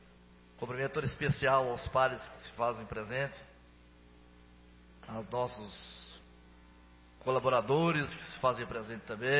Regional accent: Goianésia, Goiás, Brazil; now in Anápolis, Brazil; Eu conheço bem Goianésia, minha terra natal.

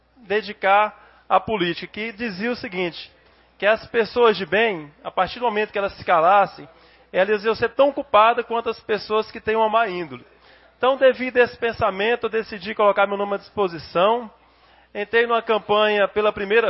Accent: Porangatu, Goiás, Brazil; now in Anápolis, Brazil; sou natural de Porangatu, cheguei em Anápolis em 92, entrei na base aérea em 96

